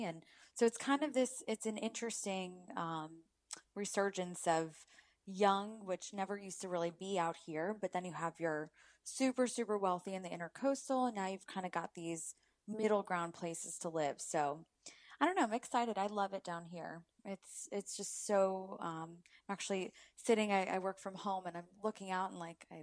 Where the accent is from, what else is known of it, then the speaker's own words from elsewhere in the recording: Weston, Florida, United States; when I grew up living in Weston, it was, you know, really young families.